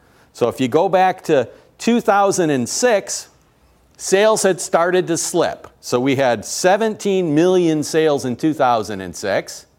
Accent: Buffalo, New York, United States; I'm from Buffalo. Buffalo is home to the world's largest automotive engine plant in the world.

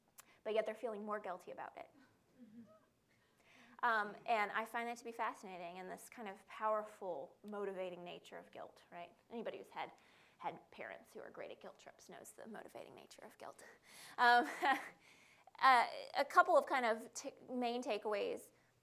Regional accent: the South, United States; I'm from the South, and I think that's both true regionally and internationally

